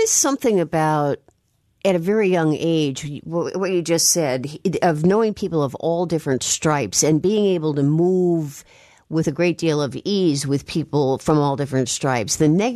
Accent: Chicago, Illinois, United States; I mean, I'm from Chicago as well, so it's kind of nice he picked the Midwest.

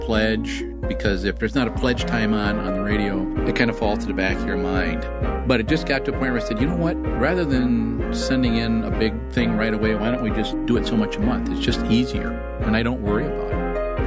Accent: Madison, Wisconsin, United States; And we're from Madison, Wisconsin.

